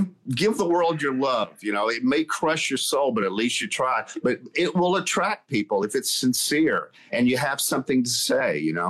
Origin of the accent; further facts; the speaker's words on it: Chattanooga, Tennessee, United States; That's from my hometown of Chattanooga, Tennessee. Yeah, down in Chattanooga. It's kind of a tri-state area.